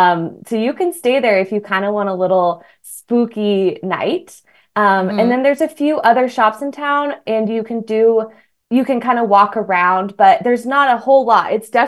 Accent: Twin Falls, Idaho, United States; also born or lived in San Francisco, United States; I grew up in Idaho in Twin Falls, and then I moved to San Francisco, kept wanting to travel all over.

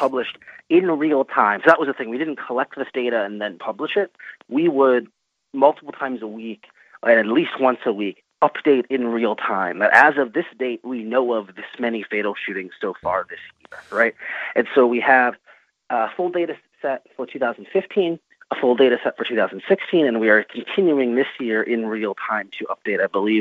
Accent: Cleveland, Ohio, United States; and that's my hometown, Cleveland.

